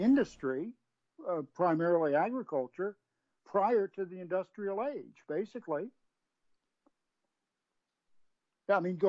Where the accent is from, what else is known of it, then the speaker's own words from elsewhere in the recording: Alexandria, Virginia, United States; growing up in Alexandria, George Washington's, quote, hometown or whatever, there was a big deal on Washington's birthday